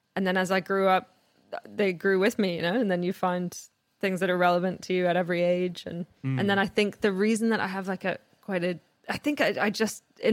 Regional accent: Canada; I grew up in Canada.

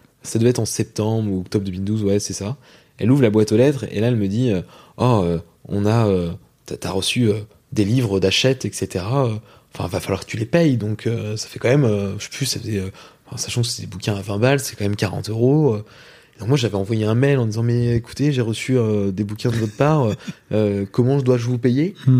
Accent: Rouen, Normandy, France; Moi, je viens de Rouen, en Normandie.

